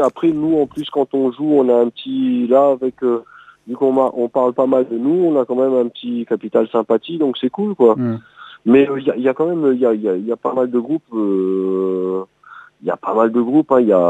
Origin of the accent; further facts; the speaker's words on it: Réunion, France; moved away; je suis pas créole, mais j'ai été élevé à La Réunion en fait. À la fin des années 80, on est retourné en France avec mes parents.